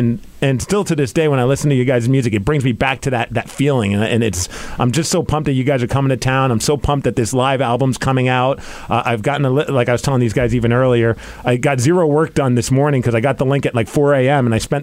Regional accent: New York, United States; I grew up in New York, and around high school time is when I first started like hearing about Seattle music

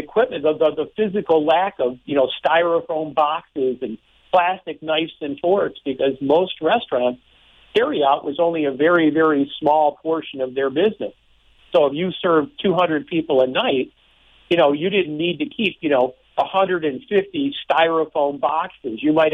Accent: Detroit, Michigan, United States; now in Tucson, United States; I come from the Detroit area. You know, I've only been here in the Tucson area for about 5 years.

